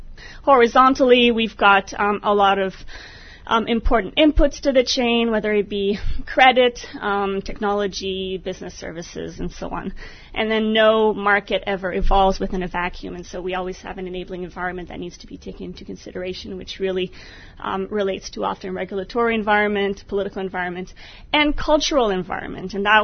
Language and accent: English; Canada; We're not from Washington, so we're enjoying the nice weather and the hot weather. We're from Canada. It's not that cold, but it's a bit colder.